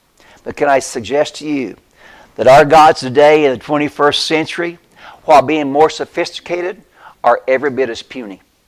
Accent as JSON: {"language": "English", "town": "Bone Gap", "region": "Illinois", "country": "United States", "said": "I'm a hick from Bone Gap, from Albion."}